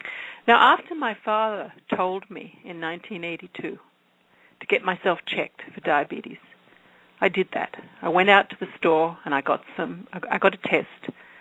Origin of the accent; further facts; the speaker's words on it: United Kingdom; I'm British. I drink a lot of tea.